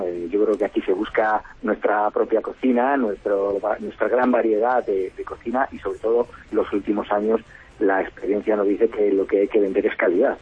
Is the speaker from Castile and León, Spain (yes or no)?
yes; Navaluenga, Castile and León, Spain; a mí me gusta Navaluenga porque es mi pueblo, porque es donde yo nací, porque es donde me crié